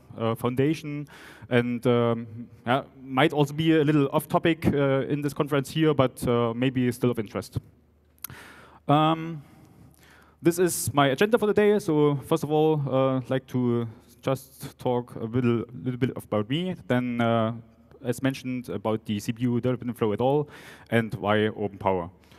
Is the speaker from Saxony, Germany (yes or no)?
yes; Chemnitz, Saxony, Germany; accent: Saxon; English is a second language; I'm coming from Saxony, actually, living in Chemnitz still, born in Chemnitz, grew up in Chemnitz, or Kamarkstadt, whoever knows about that. That's why the accent is still a mixture of Saxon and German